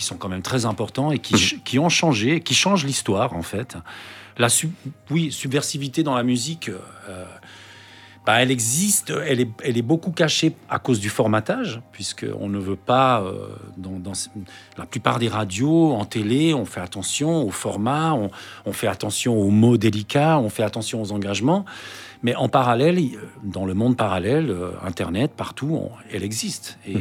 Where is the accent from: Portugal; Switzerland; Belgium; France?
Switzerland; born there; je suis quand même un fils d'immigré. Je suis né en Suisse, mais j'ai gardé un passeport espagnol jusqu'à assez tard.